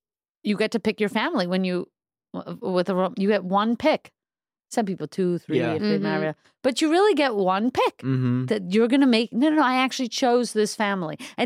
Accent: Brooklyn, New York, United States; I'm originally from Crown Heights, from Brooklyn. Uh-huh. I grew up like, I was born an Orthodox Jew, so yeah.

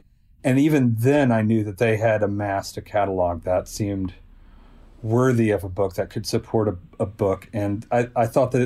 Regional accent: the South, United States; It kind of made me really reconsider how I thought of myself as a Southerner, how I thought of my home.

